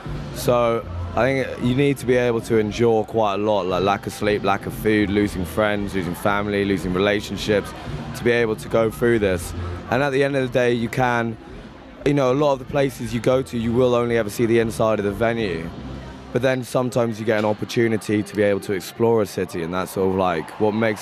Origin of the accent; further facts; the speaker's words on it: London, United Kingdom; And you know, also we're from London, like there isn't much sunshine all the time.